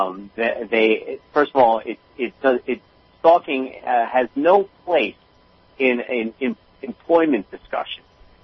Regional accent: Philadelphia, Pennsylvania, United States; I love Philadelphia. Philadelphia is my hometown, but I consider myself a Pennsylvania guy

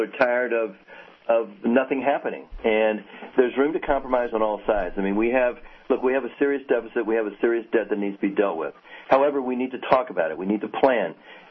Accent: Richmond, Virginia, United States; I live here in the 7th District and have all my life. I was born and raised in Churchill and Highland Park, which are not known as the high socioeconomic parts of town. So I've been here. Mm-hmm. I'm a native of Richmond.

